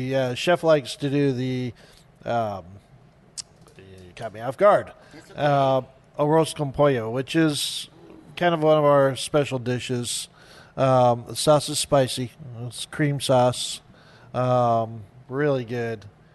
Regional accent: California, United States; where are you from? I'm from Southern California.

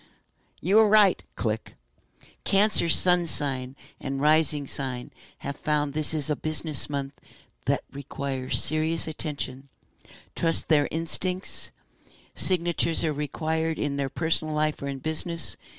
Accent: Missouri, United States; From Southeast Missouri. We can play that game.

